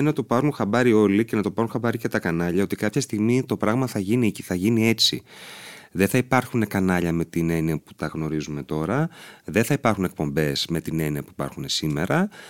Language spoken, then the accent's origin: Greek; Chalkida, Central Greece, Greece; Εγώ μεγάλωσα στη Χαλκίδα.